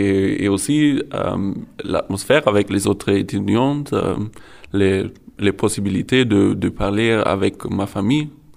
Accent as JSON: {"language": "French", "country": "Germany", "second_language": "French", "said": "j'ai 21 ans et je viens du ouest d'Allemagne, mais j'habite au sud, près de Munich."}